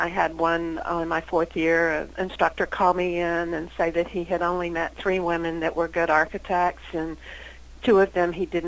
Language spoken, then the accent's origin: English; Sanford, North Carolina, United States; Well, I was raised in Sanford